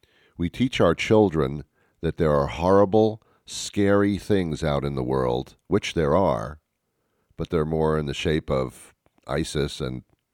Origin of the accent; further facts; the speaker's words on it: Teaneck, New Jersey, United States; also born or lived in New York City; So I say I'm from New York, and I really am. I was born in New York City. My family moved me out to Teaneck, New Jersey, because they couldn't leave me in New York City. I was just an infant.